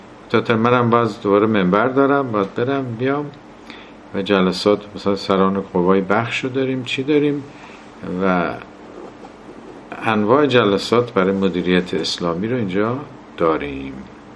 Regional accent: Shahdad, Kerman, Iran; ما خودم کرمانی هستیم، شهدادی هستیم

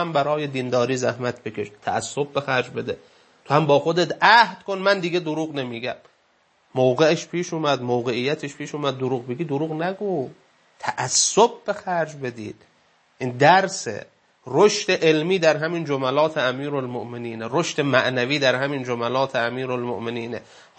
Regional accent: Iran; چون ما ایرانی هستیم

